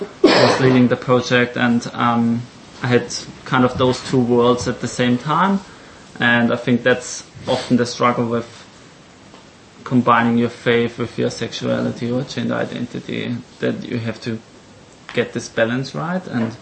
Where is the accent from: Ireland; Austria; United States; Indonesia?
Austria; English is a second language; the whole lifestyle in Austria is very dominant Catholic, and that's how I grew up in Austria.